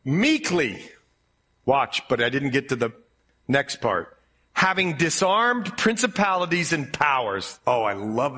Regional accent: Ohio, United States; And I grew up in Ohio.

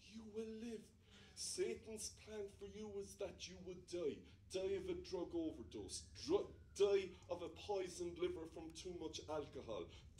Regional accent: Ireland; Ireland was so boring growing up in Ireland. We were all the same. Everybody had freckles.

